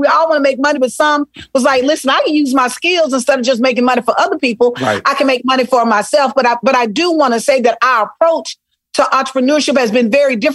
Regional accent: Selma, Alabama, United States; also born or lived in Mobile; Listen, I am from Selma, Alabama. Mobile. Ooh. I spent part of my life in Mobile on the coast. And then the majority of my life in a little city called Selma.

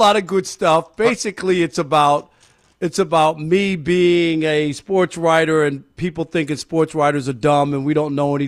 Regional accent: New York, United States; Yeah, well, I'm from New York, and people are always, talking about how tough it is in New York and the crime and all that.

